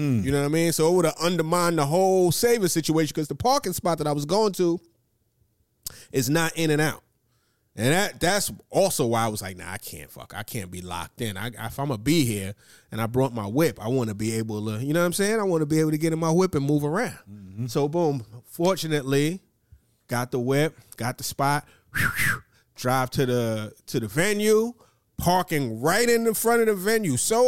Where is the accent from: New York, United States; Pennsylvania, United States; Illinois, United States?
New York, United States; me as a New Yorker, and this has been going on for a while, but me, I take pride in being able to find street parking in New York.